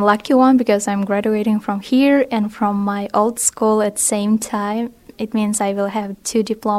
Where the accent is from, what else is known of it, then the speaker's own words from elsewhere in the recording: Kyrgyzstan; English is a second language; I'm from Kyrgyzstan, from Asia.